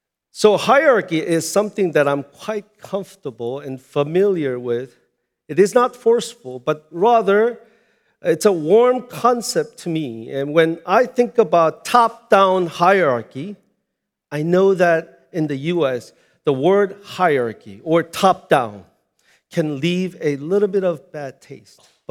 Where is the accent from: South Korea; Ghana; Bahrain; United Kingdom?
South Korea; English is a second language; moved away as an adult; now in United States; I am Korean, front and back. And I grew up in Korea. And I came here to the United States for the first time when I was 20 years old for better education.